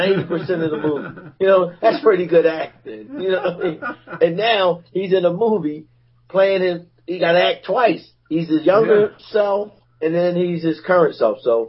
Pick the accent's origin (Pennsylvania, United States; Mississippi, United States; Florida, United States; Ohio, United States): Pennsylvania, United States; Philadelphia; I mean, the guy's from Philly, my hometown.